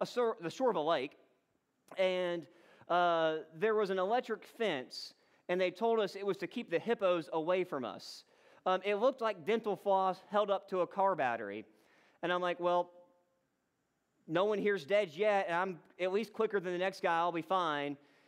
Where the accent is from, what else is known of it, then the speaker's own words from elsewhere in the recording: Georgia, United States; And I thought I knew mountains growing up in North Georgia and visiting Asheville and all of those things.